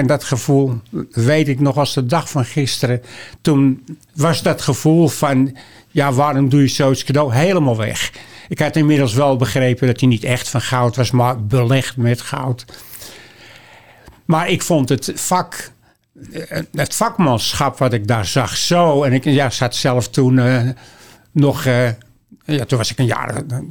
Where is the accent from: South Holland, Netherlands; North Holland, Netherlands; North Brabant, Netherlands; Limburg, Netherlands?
North Holland, Netherlands; Amsterdam; Nou, ik kom zoals gezegd uit de Jordaan.